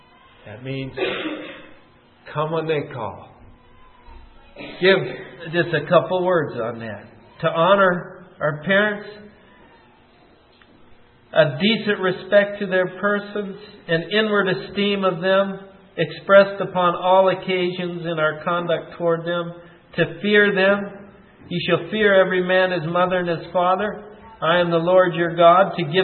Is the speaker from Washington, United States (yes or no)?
yes; Spokane, Washington, United States; When I was growing up in Spokane, Washington, we went to church every Sunday. We lived out in the country.